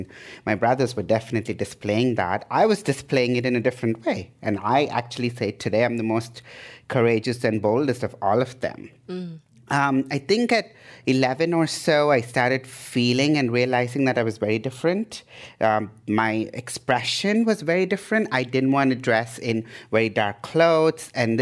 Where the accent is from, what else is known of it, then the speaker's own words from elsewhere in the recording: India; born there; I was born in India in the 80s, so I'm an 80s child.